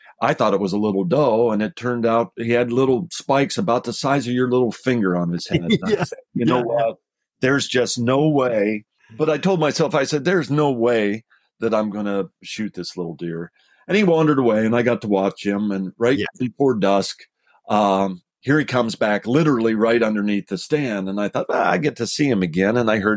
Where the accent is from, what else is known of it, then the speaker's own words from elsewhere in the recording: Ohio, United States; also born or lived in Iowa; I grew up again in Ohio, spent time in Iowa, shotgun only states.